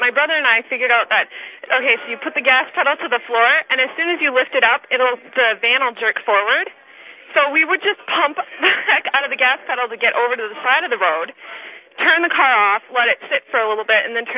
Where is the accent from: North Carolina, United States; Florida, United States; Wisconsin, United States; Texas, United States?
Wisconsin, United States; Hudson; I'm from Hudson, Wisconsin.